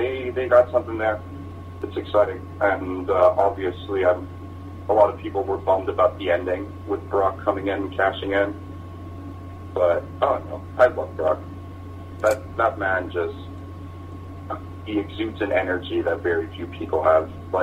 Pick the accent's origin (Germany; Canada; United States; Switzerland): Germany; growing up in Germany, I loved American sports.